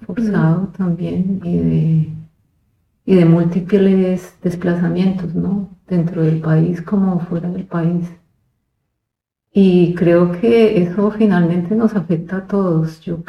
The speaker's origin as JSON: {"language": "Spanish", "region": "Bogotá", "country": "Colombia", "tie": "born there", "said": "yo nací en Bogotá porque mis padres migraron también"}